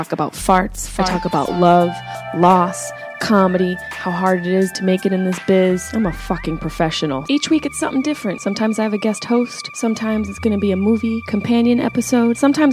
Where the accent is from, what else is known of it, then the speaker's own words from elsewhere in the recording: New York, United States; It'll be my first show in my hometown without either of my parents there.